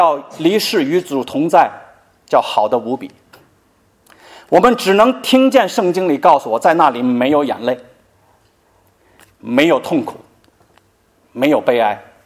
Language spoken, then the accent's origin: Chinese; Tianjin, China; 我是天津人，天津是个工业城市，所以空气特别不好。